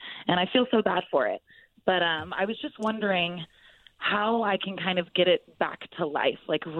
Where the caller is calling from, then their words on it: Norman, Oklahoma, United States; I am calling from Norman, Oklahoma.